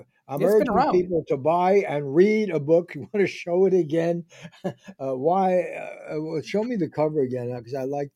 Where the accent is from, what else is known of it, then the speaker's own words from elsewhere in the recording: Bronx, New York, United States; born there; And my father lost his job the day I was born in Bronx Hospital